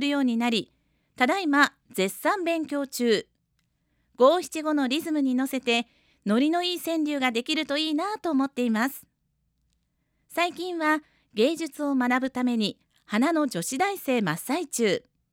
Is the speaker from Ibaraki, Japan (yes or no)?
no; Nagoya, Aichi, Japan; also born or lived in Spain; スペイン生まれ名古屋育ち、